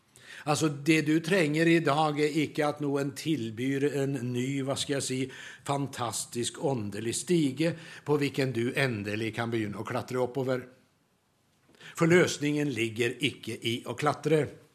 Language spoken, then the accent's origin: Swedish; Sweden; så förstod jag att jag fick det brevet för att jag var svensk.